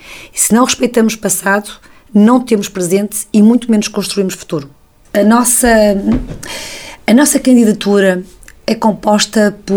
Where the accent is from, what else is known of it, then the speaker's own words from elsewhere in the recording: Fajozes, Porto, Portugal; eu sou natural de Fajoses e que me deslocava no autocarro, agora muitas vezes no meu carro, para Vila do Conde.